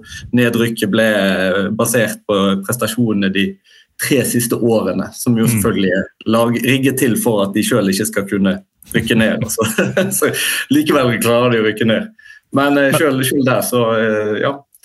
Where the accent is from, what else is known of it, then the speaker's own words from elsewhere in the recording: Bergen, Vestland, Norway; som bergenser, så tenker vi ofte at vi sitter liksom i vår egen boble